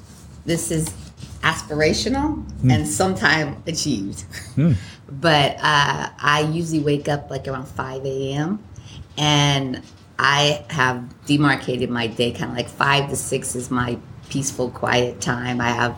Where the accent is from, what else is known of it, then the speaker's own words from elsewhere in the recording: Seattle, Washington, United States; also born or lived in Los Angeles; But I grew up in Seattle.